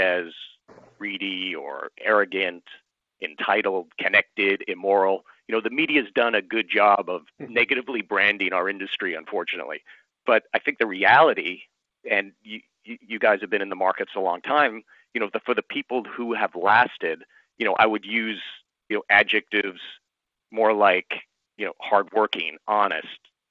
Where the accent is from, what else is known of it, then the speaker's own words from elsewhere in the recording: Canada; I grew up in Canada.